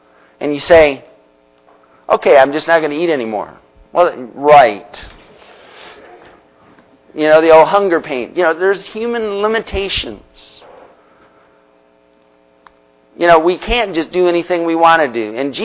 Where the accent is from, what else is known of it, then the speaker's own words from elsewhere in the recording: Union Lake, Michigan, United States; also born or lived in Pontiac; I was born in Pontiac, Michigan. I like Michigan. But you know, no one asked me, did you want to go to Michigan? I just kind of, boom, there. My first awareness of life, I was in Union Lake, Michigan, playing.